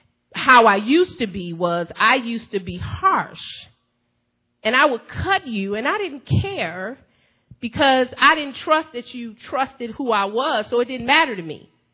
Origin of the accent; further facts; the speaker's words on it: Flint, Michigan, United States; Because I'm from Flint, and it don't go away like that.